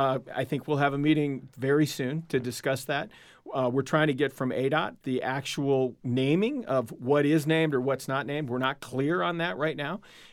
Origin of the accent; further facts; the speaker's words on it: Ann Arbor, Michigan, United States; I grew up in Ann Arbor. I saw the Fab Five.